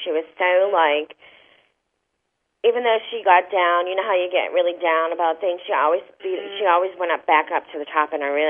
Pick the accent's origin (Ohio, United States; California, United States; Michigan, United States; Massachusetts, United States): Massachusetts, United States; because my family, even though I'm from Massachusetts, my family are not well educated.